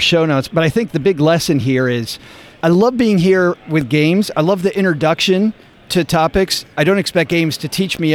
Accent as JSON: {"language": "English", "town": "Detroit", "region": "Michigan", "country": "United States", "said": "The first time, I'm originally from Detroit, and the first time that I played, we could not keep, one of the games is an auto manufacturer, we could not keep them out of bankruptcy."}